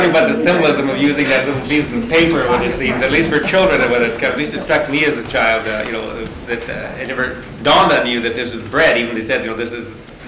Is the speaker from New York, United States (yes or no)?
no; South Dakota, United States; And now in our country, we're from South Dakota, and we're cutting back in production of those sorts of things.